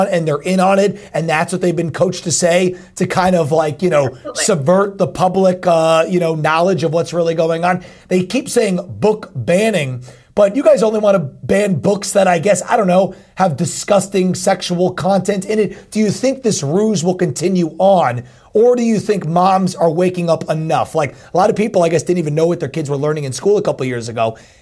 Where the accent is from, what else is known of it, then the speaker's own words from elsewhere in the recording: New Jersey, United States; good friend who is really doing amazing work with Moms for Liberty in my home state of New Jersey